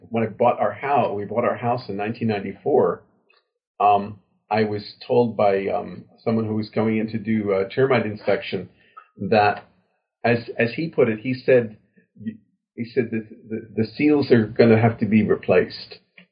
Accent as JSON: {"language": "English", "region": "New York", "country": "United States", "tie": "born or raised there", "said": "York, yeah."}